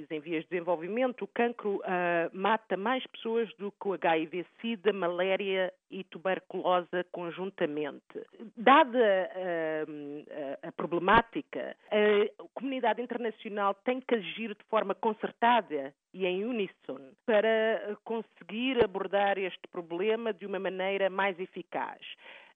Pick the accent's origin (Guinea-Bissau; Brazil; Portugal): Portugal; É uma grande honra para mim, como portuguesa, estar presente nesta entrevista.